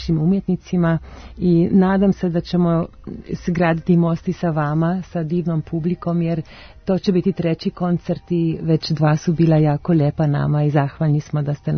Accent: Slovenia; dolazim iz Slovenije i jako vas srdačno pozivam na ovaj koncert

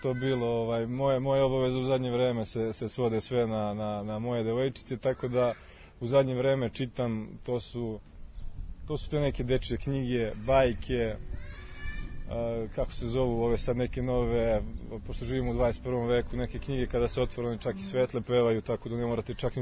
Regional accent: Užice, Zlatibor District, Serbia; Potičem iz tog kraja, rođen sam u Užicu, pa odrastao sam pored planina Zlatibor i Tara.

